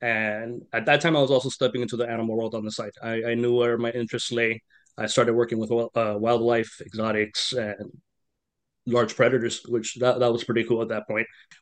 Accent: Miami, Florida, United States; I mean, I wasn't born here, but I came here as a baby. So it's the same thing to me.

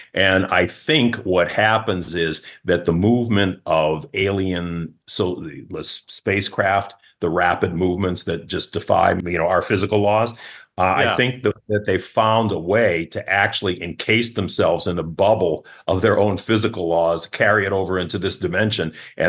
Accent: Boston, Massachusetts, United States; I mean, I'm from New England. This is Stephen King land up there, the home of Salem.

